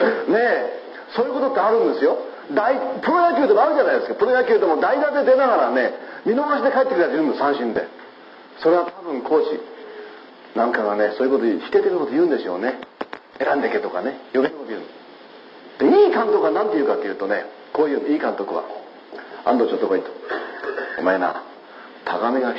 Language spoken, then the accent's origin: Japanese; Ibaraki, Japan; 私は茨城県の出身で、